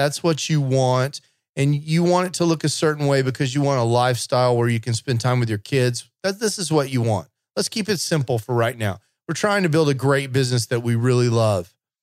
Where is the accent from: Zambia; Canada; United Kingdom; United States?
United States; Texas; And I grew up in Texas, and so you had to worry about not melting the tape.